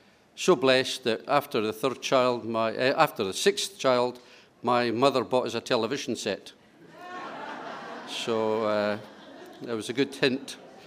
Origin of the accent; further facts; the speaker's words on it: Stirling, Scotland, United Kingdom; I'm from Stirling, Scotland. That's Braveheart country.